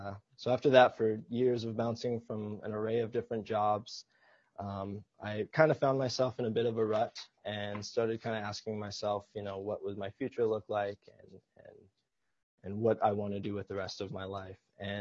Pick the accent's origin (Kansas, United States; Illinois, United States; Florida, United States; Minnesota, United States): Minnesota, United States; Bemidji; But I grew up about 40 miles south of the reservation in a small lakeside town of Bemidji, Minnesota. Although I was born and raised in Bemidji